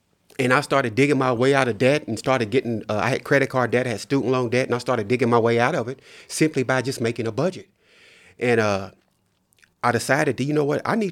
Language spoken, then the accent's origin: English; Lexington, Kentucky, United States; I'm a native of Lexington, Kentucky. I grew up in the East End area.